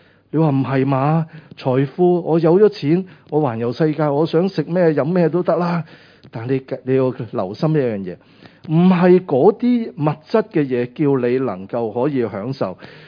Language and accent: Chinese; Guangdong, China; 我们广东人